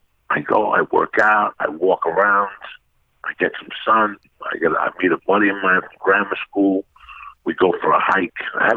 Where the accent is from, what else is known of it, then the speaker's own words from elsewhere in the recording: North Bergen, New Jersey, United States; Especially where I was from. I'm from northern New Jersey, which is, I'm a what they call a tunnel rat. So I'm from North Bergen, which is next to Hoboken, which is right over the tunnel.